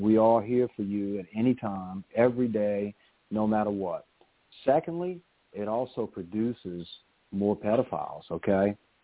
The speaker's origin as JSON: {"language": "English", "town": "New Orleans", "region": "Louisiana", "country": "United States", "tie": "born or raised there", "said": "And I just want to say that's what I do here in my hometown of New Orleans."}